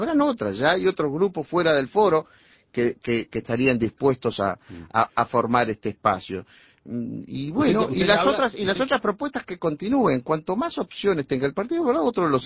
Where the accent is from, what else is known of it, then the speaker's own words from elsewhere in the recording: Uruguay; la mayoría de los uruguayos somos un producto del Uruguay vallista.